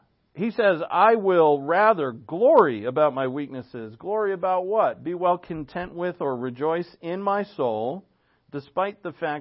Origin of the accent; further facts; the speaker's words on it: Providence, Rhode Island, United States; born there; It's probably because I was born in Providence.